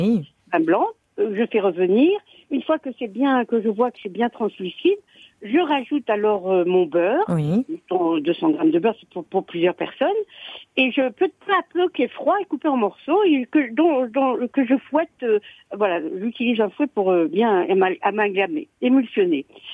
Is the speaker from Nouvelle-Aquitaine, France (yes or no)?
yes; Biarritz, Nouvelle-Aquitaine, France; que je suis de Biarritz.